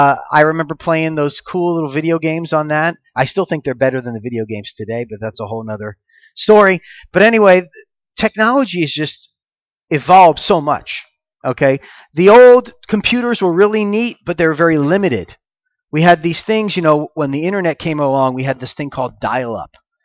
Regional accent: Florida, United States; I'm from Florida, and we have this little town called St. Augustine down there.

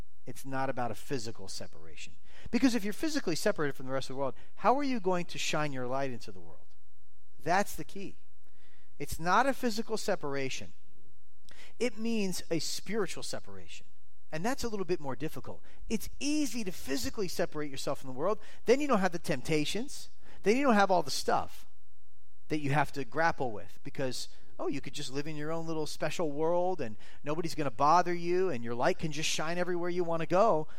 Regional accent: Florida, United States; so I grew up in Florida, and I know we had the hurricane here a couple of months ago, but I'm used to hurricanes like all the time.

